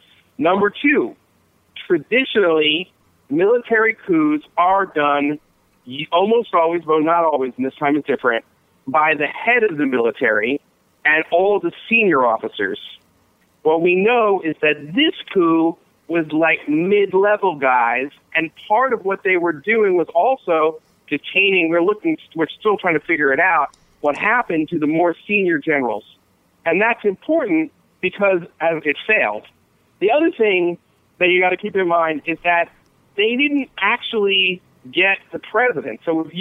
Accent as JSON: {"language": "English", "town": "Philadelphia", "region": "Pennsylvania", "country": "United States", "said": "Now, I'm from Philadelphia, and I know y'all are from New York. We know the Poconos."}